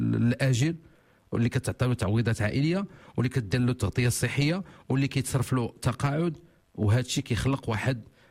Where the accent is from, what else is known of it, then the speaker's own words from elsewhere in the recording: Morocco; هذا مشكل عويس عندنا في المغرب